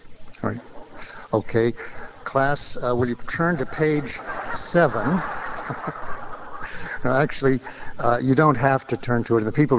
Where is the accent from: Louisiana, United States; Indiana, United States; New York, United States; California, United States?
California, United States; Berkeley; here in my hometown of Berkeley